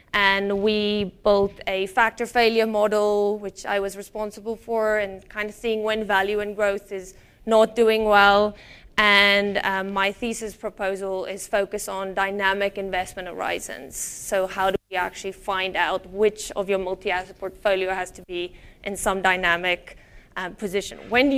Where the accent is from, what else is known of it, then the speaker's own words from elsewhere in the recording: South Africa; first language Afrikaans; English is a second language; moved away as an adult; now in United States; So, first of all, I am actually South African, and ek is eintlik Afrikaans. So, my accent has been adapted since I moved to the US, and I, when I finished high school